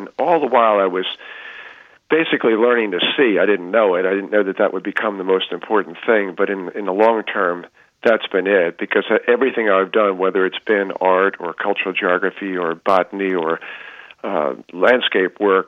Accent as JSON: {"language": "English", "region": "New Jersey", "country": "United States", "said": "I came down here from Jersey, as they say, to go to school as an engineering major at the University of Delaware"}